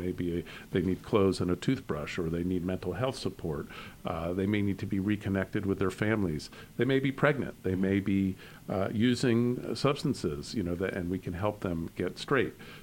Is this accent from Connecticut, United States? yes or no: yes; New Haven, Connecticut, United States; You know, I'm originally from Connecticut. I grew up in New Haven, which was kind of a tough town.